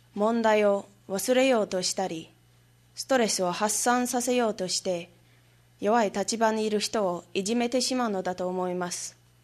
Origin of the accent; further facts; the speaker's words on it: United States; Japanese is a second language; 日本語ができ、日本の社会や文化に理解のあるアメリカ人として、彼らに違うものの見方や、楽観的な考え方を示し